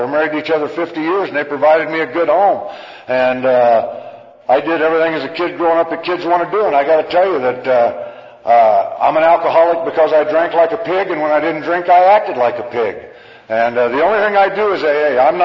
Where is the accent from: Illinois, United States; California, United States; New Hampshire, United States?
Illinois, United States; And I grew up in Illinois into a great family.